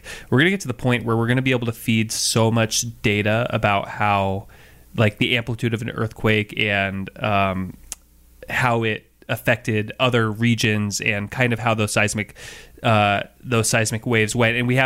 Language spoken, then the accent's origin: English; Seattle, Washington, United States; And part of that was probably just growing up in Seattle.